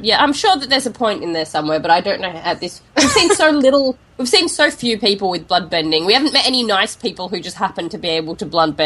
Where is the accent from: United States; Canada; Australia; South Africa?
Australia; So, okay, I'm Australian. I'm from Australia.